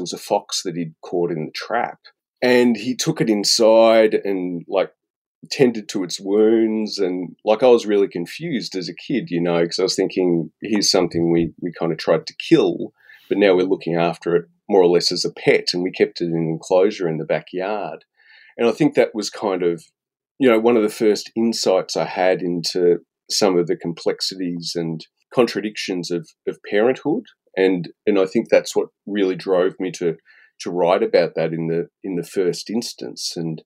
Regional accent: Victoria, Australia; growing up in Western Victoria, because we had a farm outside of town and we had a sheep on the farm.

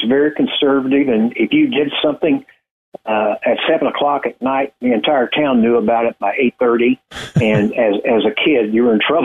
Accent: Ozark, Missouri, United States; Well, I grew up in a town called Ozark, Missouri, which is the capital or the county center for Christian County, Missouri, and a town of 1,325 people when I was there.

